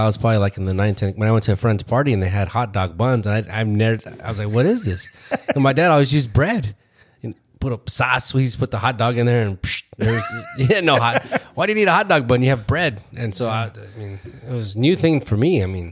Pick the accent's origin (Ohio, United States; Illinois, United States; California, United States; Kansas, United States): Illinois, United States; Chicago; Well, we grew up in Chicago and there was none of that. We had no Mexicans.